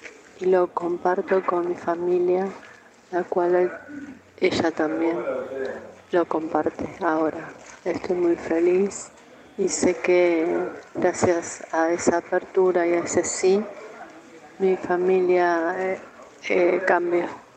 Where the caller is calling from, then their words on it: Monte Grande, Buenos Aires Province, Argentina; Soy de Monte Grande